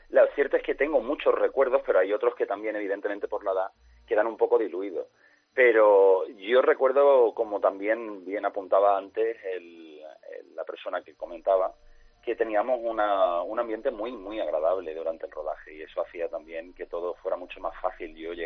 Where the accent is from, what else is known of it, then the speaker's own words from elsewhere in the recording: Nerja, Andalusia, Spain; en mi pueblo y en mi playa y en mi Nerja tampoco me sentía como tan centro de atención.